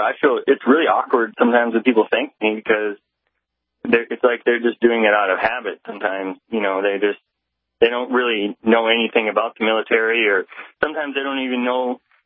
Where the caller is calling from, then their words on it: Lincoln, Nebraska, United States; Lincoln, Nebraska.